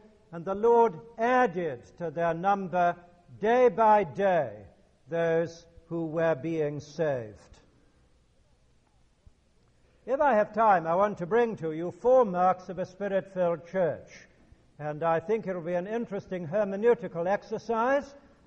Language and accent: English; England, United Kingdom; Now, you and I, of course, belong to different cultures. That is to say, I am both English and Episcopalian, which makes me doubly alien to you.